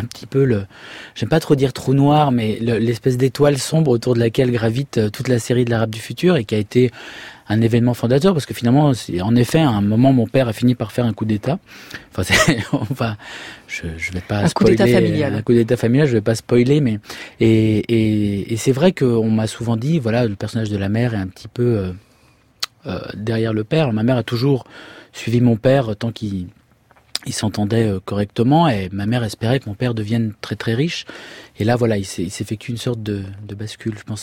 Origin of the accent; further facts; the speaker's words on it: Syria; Alors, est-ce que c'est parce que j'ai grandi en Syrie où il y avait beaucoup de contraintes?